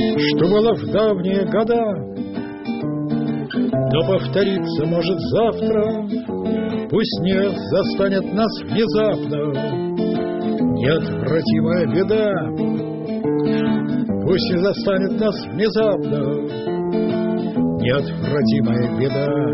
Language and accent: Russian; Saint Petersburg, Russia; поскольку я блокадник, я ленинградец